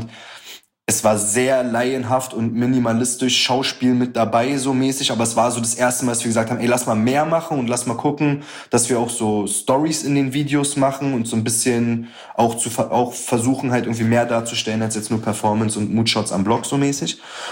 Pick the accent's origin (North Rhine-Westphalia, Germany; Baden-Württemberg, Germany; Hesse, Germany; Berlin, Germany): Berlin, Germany; weil wir sind aus Gropestadt